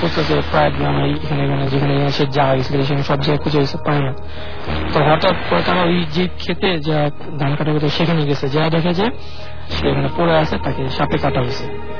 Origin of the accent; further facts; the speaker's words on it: Matlab, Chittagong Division, Bangladesh; আমাদের গ্রামের হয়তো কুমিল্লা, আমাদের গ্রামের নাম হলো মতলব, মতলব আগে আমাদের গ্রামটা।